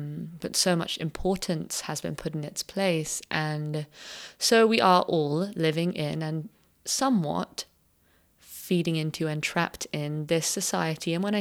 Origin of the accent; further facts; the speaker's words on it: London, United Kingdom; So for me personally, I grew up in London and I spent until I was about 16 years old very much just like living in the system.